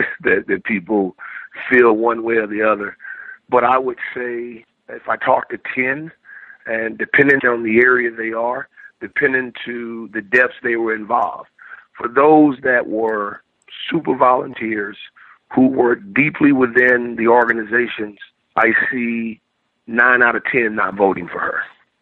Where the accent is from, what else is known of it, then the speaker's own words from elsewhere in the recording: Texas, United States; I'm from Texas. That's all we knew.